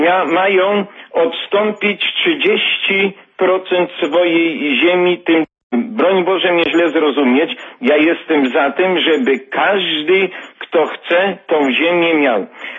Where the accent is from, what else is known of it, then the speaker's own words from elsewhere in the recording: Lubusz Voivodeship, Poland; pochodzę z powiatu Świebodzińskiego